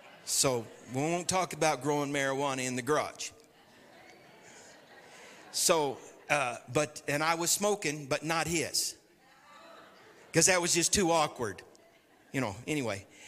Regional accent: Moore, Oklahoma, United States; And so I grew up in Moore, Oklahoma. There was two addresses we had up there, and I graduated from Moore High School.

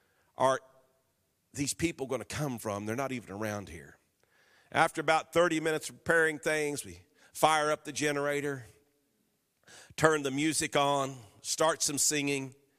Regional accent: Jones, Oklahoma, United States; I grew up in Jones, Oklahoma. I know you've heard of that. You know, I know you've heard of Jones.

